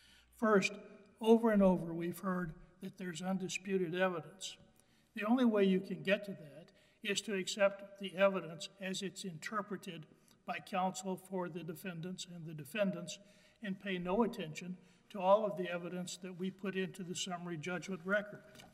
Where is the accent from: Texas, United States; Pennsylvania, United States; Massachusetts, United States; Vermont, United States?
Texas, United States; Fort Worth; from Fort Worth, Texas.